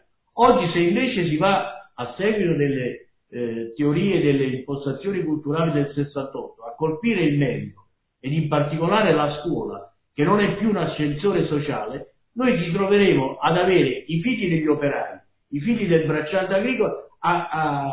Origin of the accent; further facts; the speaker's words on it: Naples, Campania, Italy; che si sono fatti, come si dice a Napoli, dalle mie parti, che si sono fatti la casa con grandi sacrifici